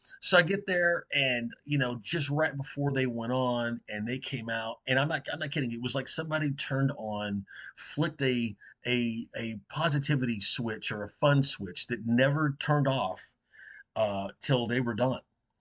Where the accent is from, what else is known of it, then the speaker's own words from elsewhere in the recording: Little Rock, Arkansas, United States; Dallas is not like New York, but it's certainly not like where I grew up in Little Rock, Arkansas.